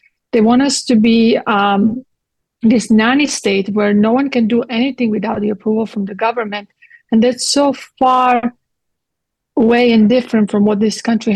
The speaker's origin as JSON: {"language": "English", "country": "Croatia", "second_language": "English", "said": "I'm from Croatia, so when I was in Croatia this last time, they stopped using Croatian money system"}